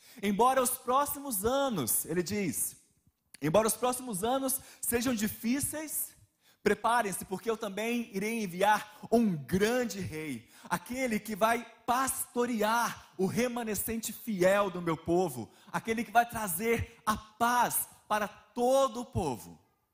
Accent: Vitória, Espírito Santo, Brazil; now in São Paulo, Brazil; quando eu falo que eu sou de Vitória, algumas pessoas aqui em São Paulo perguntam: Vitória da Conquista ou Vitória do Espírito Santo?

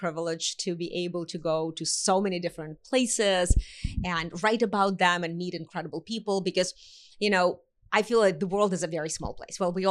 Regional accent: Russia; moved away as an adult; also born or lived in United States; I grew up actually in the former Soviet Union. I was born in America. And I escaped in 1989 after the wall came down.

